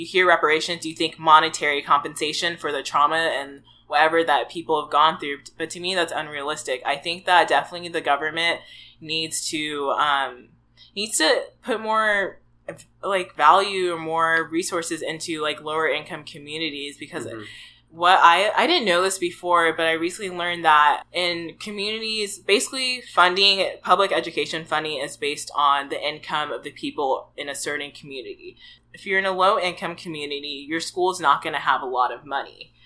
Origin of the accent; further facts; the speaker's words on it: Nigeria; do we, me and you, get reparations even though we come from Nigeria?